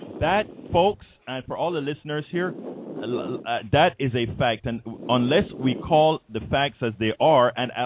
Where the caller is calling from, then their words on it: San Antonio, Texas, United States; Because here's the thing, John, and … from San Antonio.